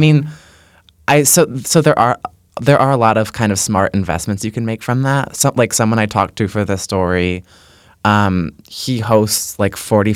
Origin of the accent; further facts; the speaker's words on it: Connecticut, United States; And I'm from Connecticut